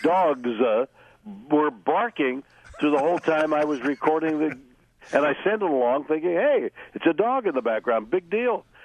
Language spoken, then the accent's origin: English; Canada; Listen, I'm a Canadian